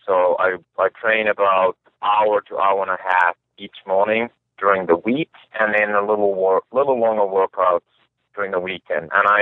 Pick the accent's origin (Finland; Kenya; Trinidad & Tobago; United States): Finland; English is a second language; I grew up in Finland, and, you know, definitely outdoors was a big part of my life